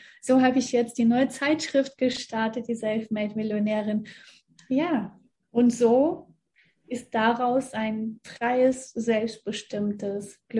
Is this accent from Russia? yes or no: yes; Russia; moved away as an adult; now in Germany; Ursprünglich komme ich aus Russland, also ich wurde in Russland geboren. Wir sind mit 18 Jahren, also wo ich 18 Jahre alt gewesen bin, sind wir nach Deutschland